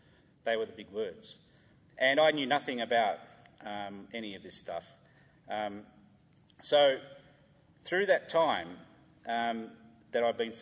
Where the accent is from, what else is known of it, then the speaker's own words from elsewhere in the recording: Sydney, New South Wales, Australia; As I was born and bred in Sydney